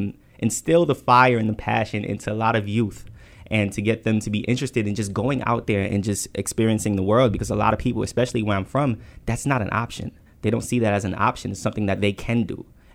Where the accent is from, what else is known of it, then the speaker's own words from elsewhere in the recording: Bronx, New York, United States; When I was growing up in the Bronx, I've always been infatuated with animals